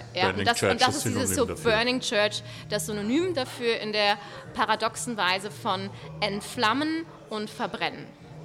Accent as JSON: {"language": "German", "town": "Cologne", "region": "North Rhine-Westphalia", "country": "Germany", "lives_now": "Vienna, Austria", "said": "als Kölnerin kommt die an und ist so komplett, so ist das nicht alles toll"}